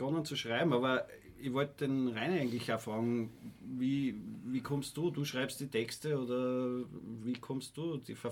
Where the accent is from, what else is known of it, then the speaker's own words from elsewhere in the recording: Graz, Styria, Austria; an meiner Schule in Graz, ich komme aus Graz